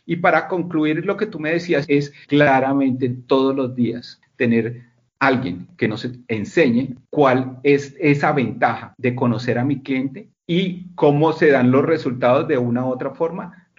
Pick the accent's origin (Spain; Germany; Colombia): Colombia; si somos colombianos y latinos que amamos la Navidad